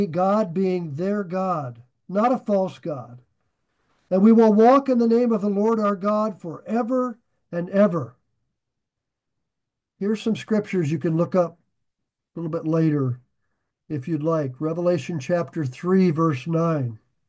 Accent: Nebraska, United States; I grew up in Nebraska. I love the wide open spaces.

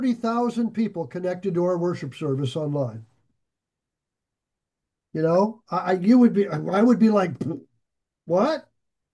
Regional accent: Nebraska, United States; So, you know, I grew up near Offutt Air Force Base

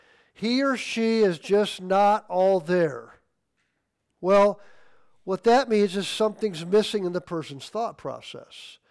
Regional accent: Midwest, United States; We use that a lot growing up in the Midwest.

